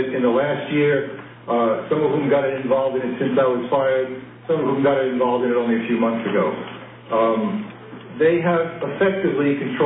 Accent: Houston, Texas, United States; I'm from the Houston community.

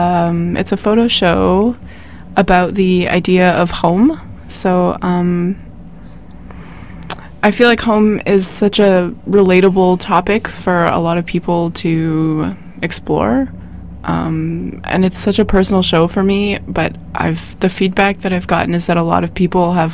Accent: Kitimat, British Columbia, Canada; I'm from Kitimat, Northern BC, so I'm really pretty far away from my home.

